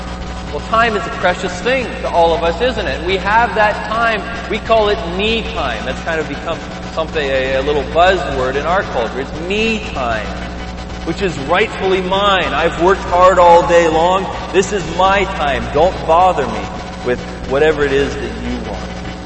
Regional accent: Canada; sometimes I think that as Canadian Christians, we actually believe that these chairs

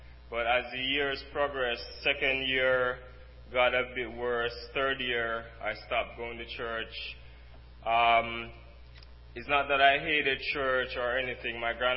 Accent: Jamaica; Well, as you heard … I'm from Jamaica.

